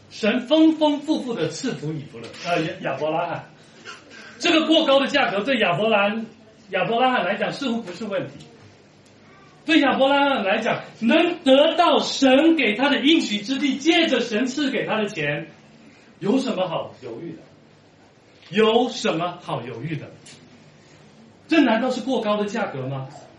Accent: Guangdong, China; 中国人喜欢这样，我们潮汕人就是这个样子。

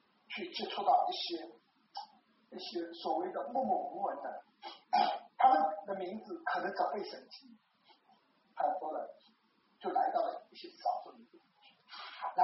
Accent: China; 我过去总是说，哎，我们中国人没有在宣讲

